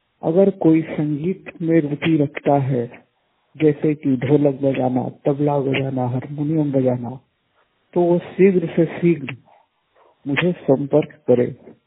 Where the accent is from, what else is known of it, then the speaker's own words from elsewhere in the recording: Madhya Pradesh, India; मध्य प्रदेश जिला अनूपपुर का निवासी हूँ।